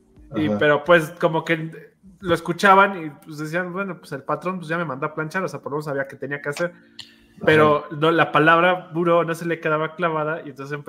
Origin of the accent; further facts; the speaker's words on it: Mexico; como el mexicano, ya sabes, somos bien malinchistas